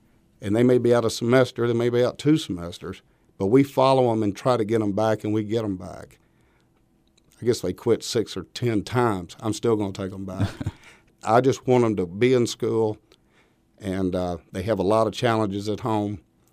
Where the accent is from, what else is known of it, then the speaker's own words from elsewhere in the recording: Fulton, Kentucky, United States; And I'm originally from Fulton City, graduated from Fulton City High School.